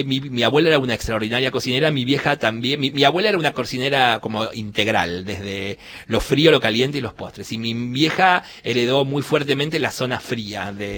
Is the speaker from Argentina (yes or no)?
yes; Buenos Aires, Argentina; yo nací en el Alemán, pero después vivimos mucho tiempo en Villaluro, en Lope de Vega y San Blas, cerca de Jonte y Lope de Vega, y de ahí nos mudamos a lo que es hoy Las Cañitas, a Ollero Luis María Campos.